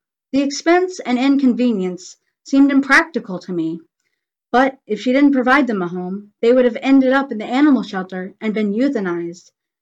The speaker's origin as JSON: {"language": "English", "town": "Cary", "region": "North Carolina", "country": "United States", "tie": "born or raised there", "said": "I was raised with an understanding that I was blessed growing up in Cary, because life here is so different than many places in our country."}